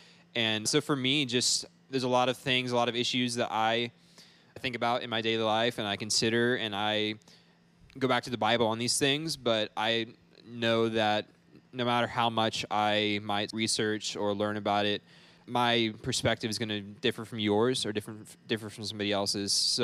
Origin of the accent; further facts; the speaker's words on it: Hungary; I grew up in Hungary, in Europe, as missionaries. My parents started a church over there. We were there for 8 years in total.